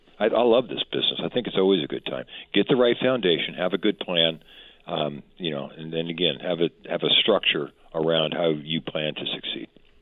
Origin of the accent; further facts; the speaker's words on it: East Bay, California, United States; I felt that when I was younger growing up in the Bay Area. On the East Bay